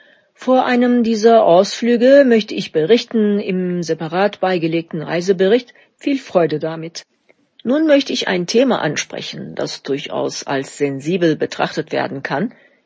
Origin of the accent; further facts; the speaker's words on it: Thuringia, Germany; Obwohl ich in Thüringen aufgewachsen bin, mein Heimatland also bestens kenne, fasziniert und überrascht mich meine Heimat immer wieder aufs Neue.